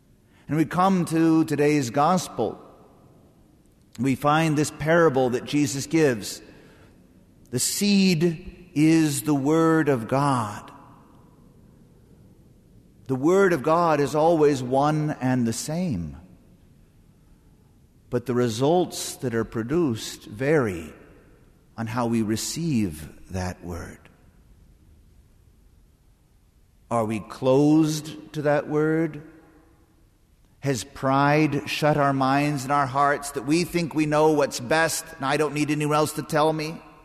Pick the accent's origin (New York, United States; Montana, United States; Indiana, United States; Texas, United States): Texas, United States; Did I mention that I'm from Texas?